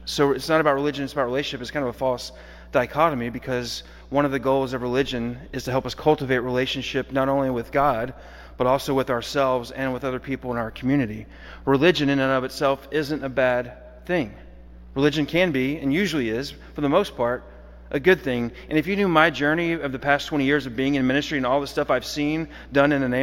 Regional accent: Houghton, United States; And I grew up in Houghton, and I grew up going to a church on Highway 80 just down the street.

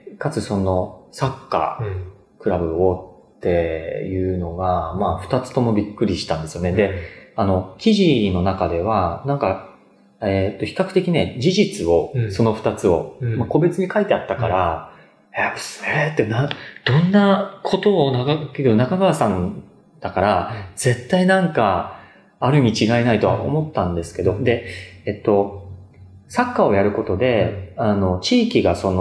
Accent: Kyushu, Japan; 僕もあの、出身が、あの、九州の方なので

